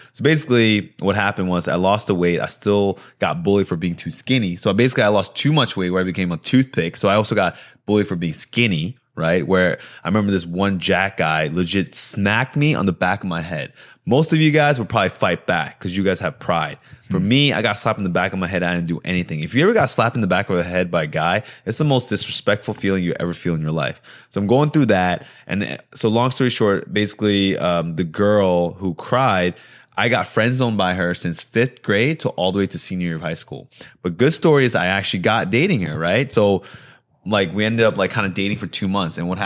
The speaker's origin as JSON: {"language": "English", "region": "New Jersey", "country": "United States", "tie": "born there", "said": "So I was born in New Jersey from Korean immigrant parents. I had the typical tiger parents and everything like that."}